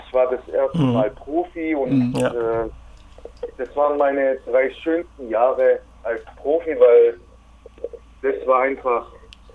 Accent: Stuttgart, Baden-Württemberg, Germany; hat es auch nicht weit nach Stuttgart, wo ich herkomme.

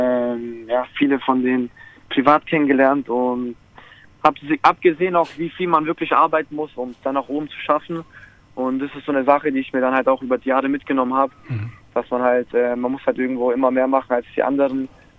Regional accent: Stuttgart, Baden-Württemberg, Germany; Und aber ich bin in Stuttgart geboren und aufgewachsen.

